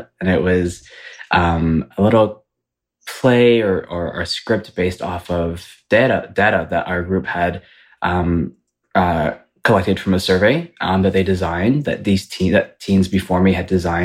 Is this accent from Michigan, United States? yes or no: yes; Ypsilanti, Michigan, United States; But I'm from right outside of Ann Arbor. It's called Ypsilanti.